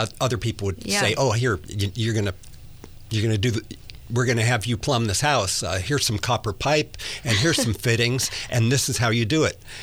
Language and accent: English; Mill Valley, California, United States; I grew up in Mill Valley.